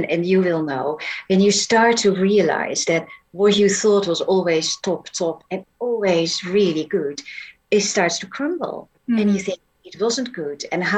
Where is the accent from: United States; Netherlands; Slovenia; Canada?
Netherlands; Yeah, I grew up in the Netherlands.